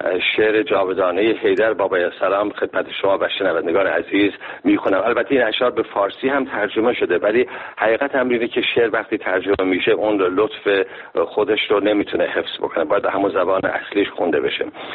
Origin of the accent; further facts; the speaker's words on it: Iran; born there; به خصوص دریاچه که شهر زادگاه من در کنارش هست، دریاچه ارومیه